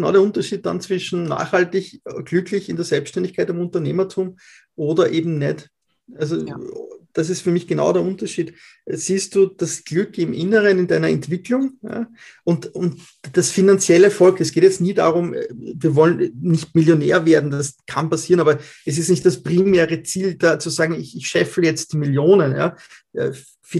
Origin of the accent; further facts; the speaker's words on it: Austria; so wie es bei uns in Österreich ist, bei 8 Mitarbeitern, das ist schon Batzengeld.